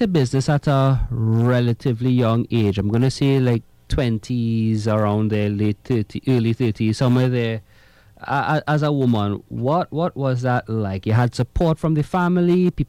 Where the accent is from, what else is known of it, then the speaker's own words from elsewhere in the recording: Trinidad & Tobago; as a Trinidadian, a lot of us, we weren't exposed to this before